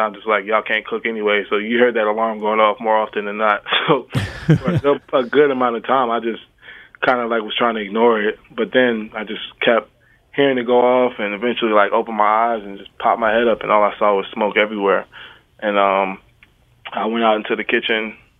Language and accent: English; Tampa, Florida, United States; But I grew up in Tampa, Florida. I got 7 brothers and sisters. I'm the 5th of 8.